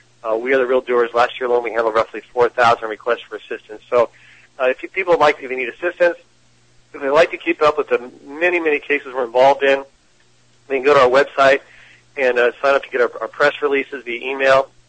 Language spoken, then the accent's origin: English; Redding, California, United States; born there; I was born in Reading, and I have a lot of history with Reading, and I'd like to do everything I can to help Reading and the people of Reading.